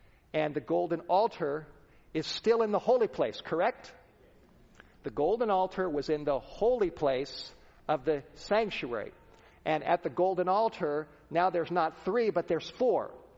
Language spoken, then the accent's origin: English; Los Angeles, California, United States; Growing up in the Hollywood Hills, Southern California, living a wild, crazy life, partying, all kinds of, I was so mixed up.